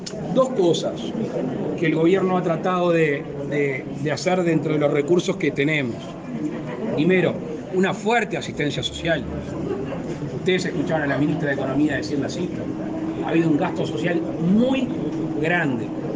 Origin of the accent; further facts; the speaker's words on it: Uruguay; todos somos uruguayos